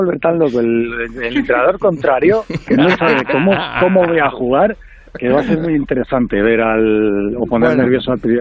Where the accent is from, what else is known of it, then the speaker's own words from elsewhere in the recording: Santander, Cantabria, Spain; yo aprendí mucho cuando era niño de él en Santander